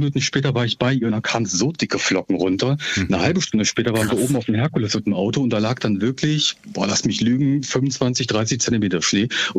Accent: Staufenberg, Hesse, Germany; ich bin ja auf dem Land groß geworden, so Stauffenberg, so die Kante.

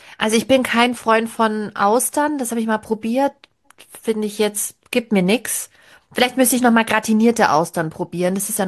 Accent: Southern Germany, Germany; Aber ich komme aus Süddeutschland, da gibt es dann die Tradition, es gibt eine Suppe als Mittagessen und dann gibt es was Süßes hinterher.

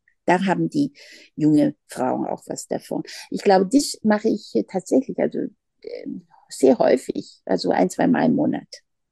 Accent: China; Und ich bin ja in China aufgewachsen

